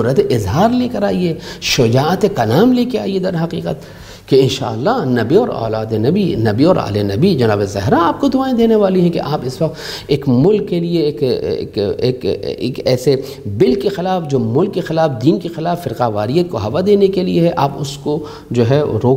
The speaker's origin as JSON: {"language": "Urdu", "region": "Sindh", "country": "Pakistan", "said": "یعنی ہم چونکہ سندھ سے تعلق رکھتے ہیں, ہم نے سندھ میں کہا"}